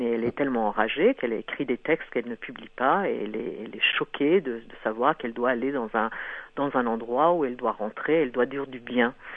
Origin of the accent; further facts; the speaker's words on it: France; je suis très très fière de mes origines, mais les Africains aussi. Hein. Mais quand on m'embête trop, je dis je suis française, basta, un point c'est tout.